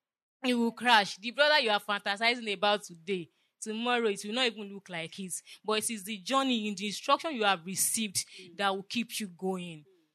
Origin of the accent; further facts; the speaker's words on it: Agege, Lagos, Nigeria; If anybody knows Agege, I grew up in Agege.